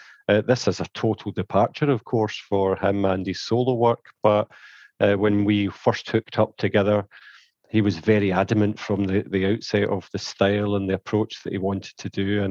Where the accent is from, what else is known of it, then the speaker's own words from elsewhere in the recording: Glasgow, Scotland, United Kingdom; So when they played my hometown in Glasgow, I just didn't get the chance to meet him, of course.